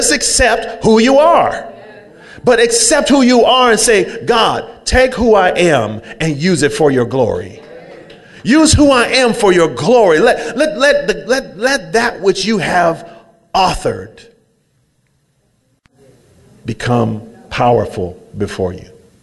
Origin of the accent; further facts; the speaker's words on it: Oakland, California, United States; also born or lived in San Leandro; And then I was raised in East Oakland, and I lived on 61st Avenue in Lockwood, and I lived there, and then we moved to Havenscourt Boulevard, and then we lived there, and then I moved to 107th Avenue, and I lived there, and so I grew up.